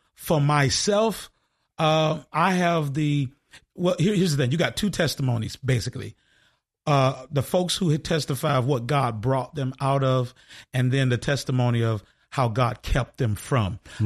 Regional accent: Orlando, Florida, United States; Well, I am a native of Orlando, Florida, born and raised, grew up in a wonderful community called Tangelo Park, which is sandwiched between International Drive and Sand Lake Road.

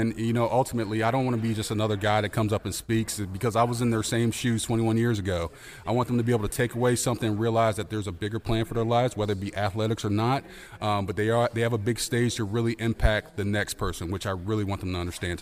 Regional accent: Tampa, Florida, United States; I was born and raised in Tampa

